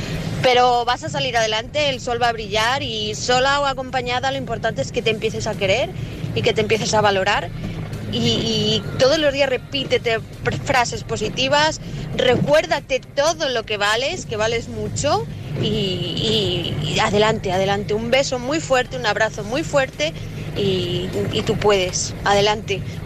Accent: Zamora, Castile and León, Spain; de Zamora

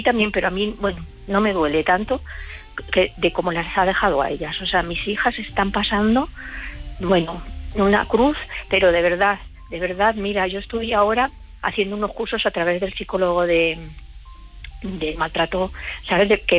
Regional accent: Madrid, Community of Madrid, Spain; now in Ciudad Real, Spain; Yo vivo en Ciudad Real, soy de Madrid, pero vivo en Ciudad Real.

